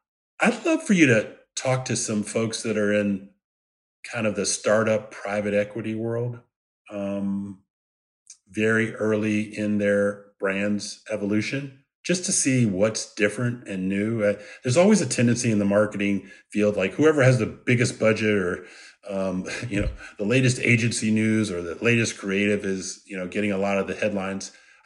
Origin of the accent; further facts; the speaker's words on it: Washington, District of Columbia, United States; So I grew up in the Washington, D.C. area.